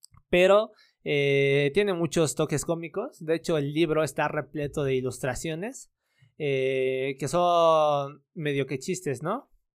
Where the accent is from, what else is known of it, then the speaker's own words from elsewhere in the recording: Mexico; yo como soy mexicano